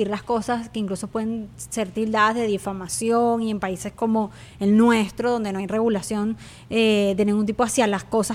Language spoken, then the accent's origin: Spanish; Venezuela; Le tengo que decir que soy venezolana